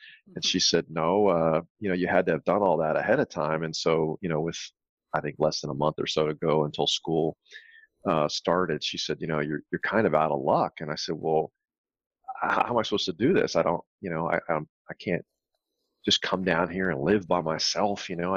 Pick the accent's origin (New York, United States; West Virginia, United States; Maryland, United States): Maryland, United States; I was raised in Southern Maryland, and while going to high school, I got interested in both engineering and medicine